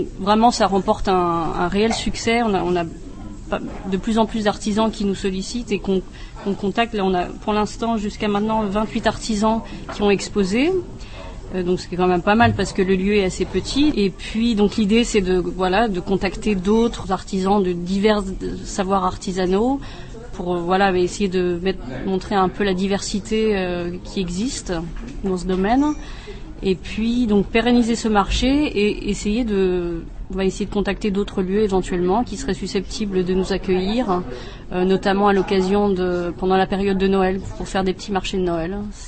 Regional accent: France; now in Prague, Czechia; parce que nous-mêmes, on est Français

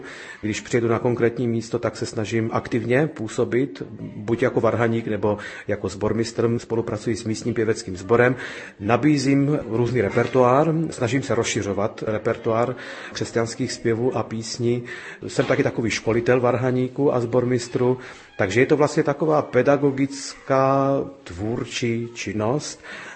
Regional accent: Pereg, Pest, Hungary; Moje rodina přišla sem ze středních Čech kolem roku 1864, takže já jsem vlastně pátá generace Čechů, kteří se tady vlastně narodili.

